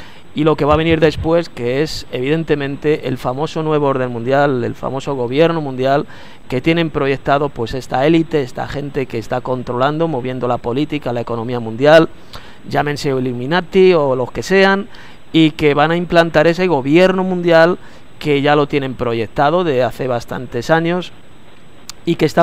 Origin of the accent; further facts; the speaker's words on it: Madrid, Community of Madrid, Spain; Yo soy de Madrid, yo vivo aquí en Madrid, en la capital de España.